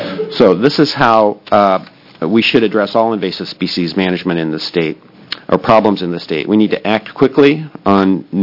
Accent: Iowa, United States; now in Oregon, United States; I grew up in the Midwest on a hog farm in Iowa.

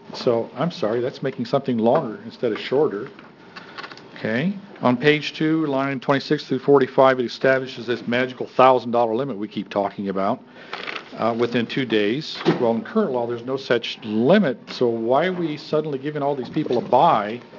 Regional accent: United States; I'm from Linn County.

